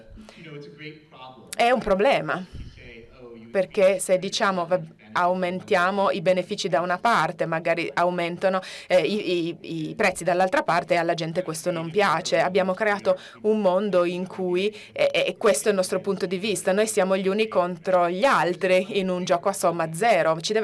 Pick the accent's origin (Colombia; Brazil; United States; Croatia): United States; io sono statunitense, mi sembra un po' tutto un'utopia.